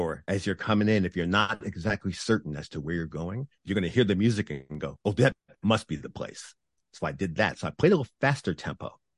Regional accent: New York, United States; also born or lived in New Jersey; Growing up in New York and then parts of New Jersey, dance clubs, especially if you're in a black crowd

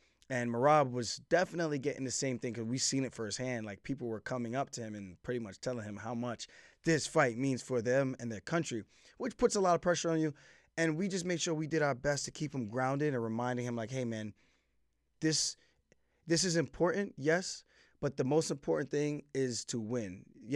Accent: United States; born there; yes, I'm a born American from two immigrant parents from the country of Jamaica, born and raised in Jamaica, my parents and my grandparents as well.

